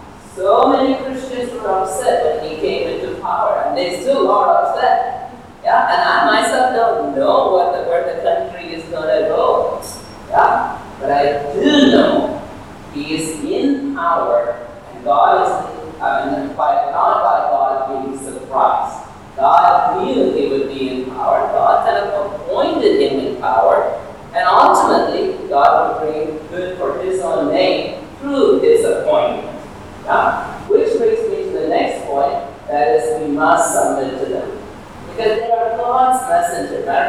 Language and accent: English; India; I'm an Indian, so I was not that much into, I am still not an Indian, so not that much into politics